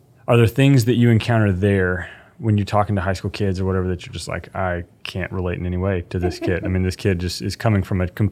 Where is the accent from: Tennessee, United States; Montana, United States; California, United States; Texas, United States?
Texas, United States; my experience as a white man growing up in Texas